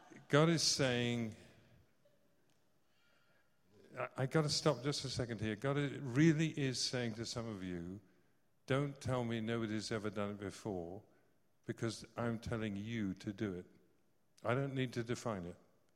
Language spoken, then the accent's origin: English; Scotland, United Kingdom; born there; But I may take out a Scottish passport because I was born in Scotland.